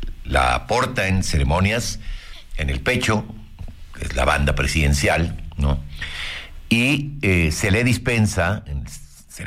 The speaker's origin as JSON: {"language": "Spanish", "country": "Mexico", "said": "La bandera representa todo lo que somos los mexicanos, nuestra identidad, nuestra historia, nuestro sentido de pertenencia."}